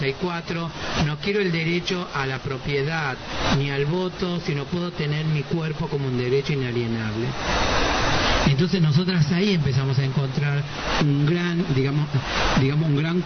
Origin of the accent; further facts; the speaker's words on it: Salta, Argentina; Yo que vengo de la provincia de Salta, soy salteña, digamos, hay que entender ese contexto.